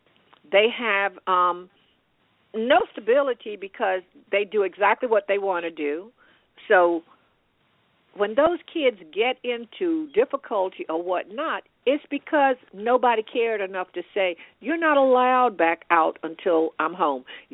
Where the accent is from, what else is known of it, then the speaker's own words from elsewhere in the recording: the South, United States; And I grew up in the South where people did send you to get your own switch.